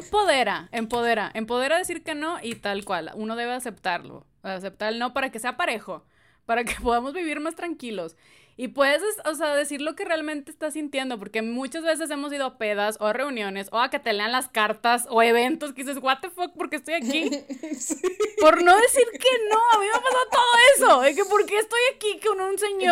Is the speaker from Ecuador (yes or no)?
no; Mexico; Somos mentirosos, somos mexicanos.